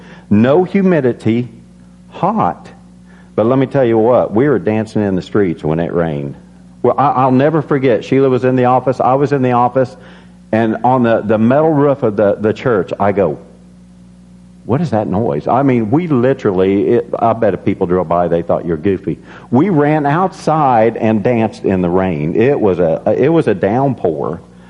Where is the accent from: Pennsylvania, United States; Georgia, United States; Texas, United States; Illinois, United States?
Illinois, United States; one of the greatest things about growing up in Illinois